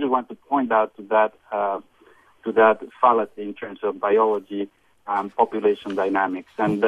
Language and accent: English; California, United States; As a Californian, I really don't support him being in that same position, and he should resign.